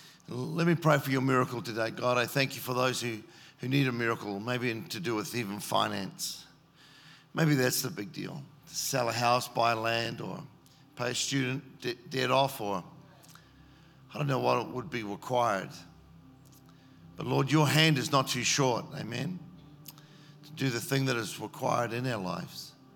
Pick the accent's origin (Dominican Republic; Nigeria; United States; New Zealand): New Zealand; born there; I was born in New Zealand